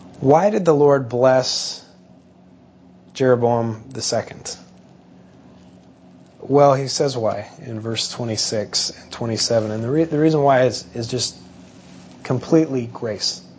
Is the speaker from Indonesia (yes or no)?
no; United States; I'm glad I'm an American, and I think it's the best country on the face of the earth.